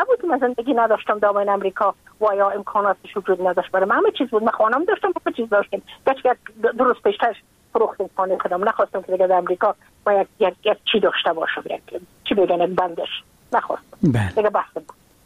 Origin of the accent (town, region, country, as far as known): Afghanistan; moved away as an adult; now in United States